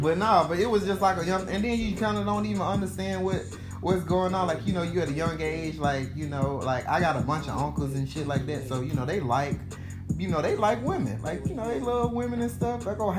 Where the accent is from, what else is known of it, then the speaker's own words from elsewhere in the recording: Selma, Alabama, United States; now in Birmingham, United States; I just lived in New York a short time. But I'm from Selma. And then I moved up here in Birmingham in 2012.